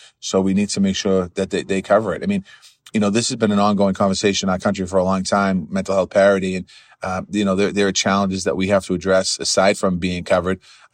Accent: Boston, Massachusetts, United States; I come from Boston

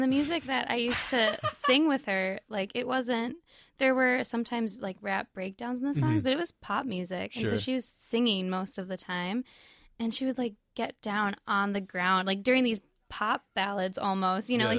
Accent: Minnesota, United States; although, yes, we're Minnesotan, we identify with, you know … those things are great, and I'm so happy that I come from a place

